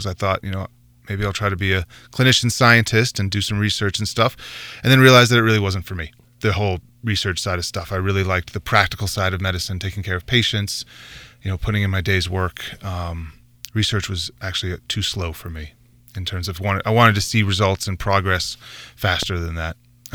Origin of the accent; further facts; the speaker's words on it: Massachusetts, United States; moved away as an adult; So I grew up actually outside of Boston originally. Then after finishing high school there, I went off to Chicago